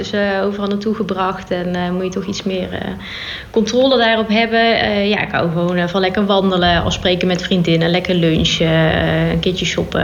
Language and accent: Dutch; Oss, North Brabant, Netherlands; born there; now in Sprundel, Netherlands; Ik ben geboren in Os. Uiteindelijk naar Etten-Leur gekomen voor de liefde. En ja, in Sprundel terechtgekomen zo'n 16 jaar geleden.